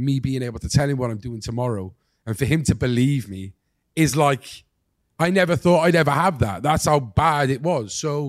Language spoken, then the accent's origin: English; Wales, United Kingdom; say that we do get good pickings because some of the Welsh legends that we have had is being because we're Welsh, you know?